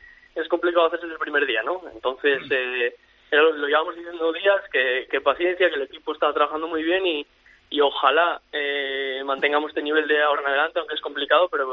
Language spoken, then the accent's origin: Spanish; Oviedo, Asturias, Spain; Sí, yo soy obetense, nací en Oviedo.